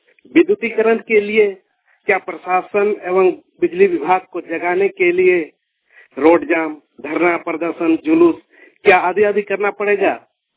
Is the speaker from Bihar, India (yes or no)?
no; Jharkhand, India; गांव मणिपुर, पंचायत साबड़ा, प्रखंड चंदन क्यारी, जिला बोकारो का निवासी हूं।